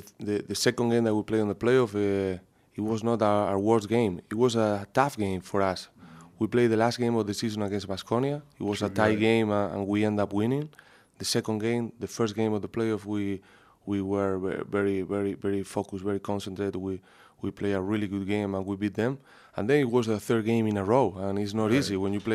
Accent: Canary Islands, Spain; growing up in Tenerife, watching Real Madrid games all the time and watching you play. And then, you know, in Tenerife, in the Canary Islands

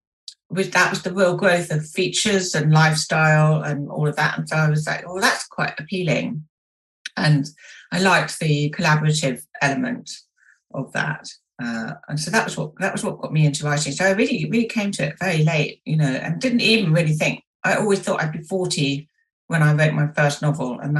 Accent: London, United Kingdom; I grew up in London

